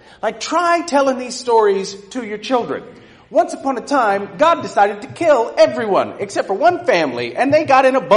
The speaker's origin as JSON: {"language": "English", "region": "California", "country": "United States", "tie": "born or raised there", "said": "I grew up in Southern California. I'm looking at some people who went to a church I grew up with."}